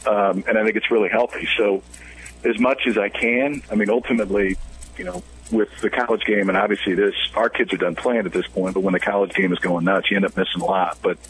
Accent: Omaha, Nebraska, United States; I mean, I grew up in Omaha. I live in Omaha.

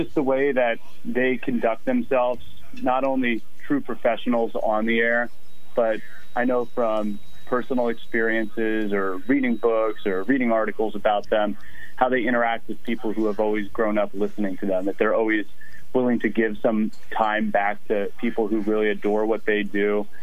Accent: Pennsylvania, United States; And I remember I grew up in the Lehigh Valley and going to training camp when it was at Lehigh in Bethlehem.

